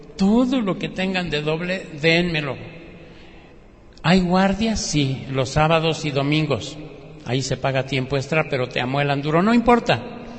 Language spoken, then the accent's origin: Spanish; Michoacán, Mexico; yo como buen michoacano soy aguacatero.